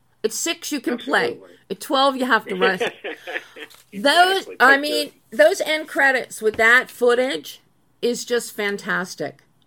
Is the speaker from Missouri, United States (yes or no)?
no; Philadelphia, Pennsylvania, United States; I grew up in Philly, and I think we had cartoons both days.